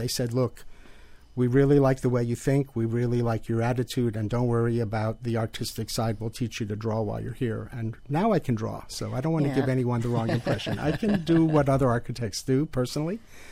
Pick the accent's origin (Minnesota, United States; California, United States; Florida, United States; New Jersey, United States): Florida, United States; Miami Beach; I grew up on Miami Beach. My father died when I was young. I was raised by my mom.